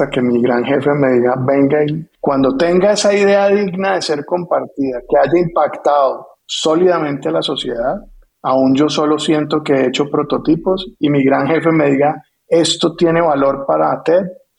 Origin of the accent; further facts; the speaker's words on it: Colombia; Somos colombianos y nos encanta echar paja.